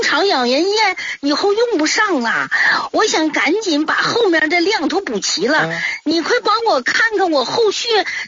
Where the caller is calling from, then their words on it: Qiqihar, Heilongjiang, China; 我家是齐齐哈尔的。